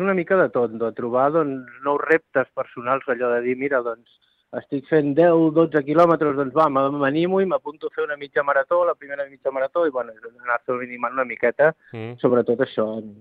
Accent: Catalonia, Spain; ja la gran majoria som de per aquí, som de Begú o de Palafrugell, sí.

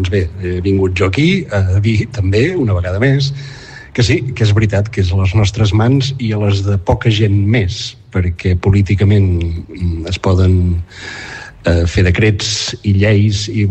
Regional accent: Catalonia, Spain; sempre tenim més feina perquè som empordanesos, és així.

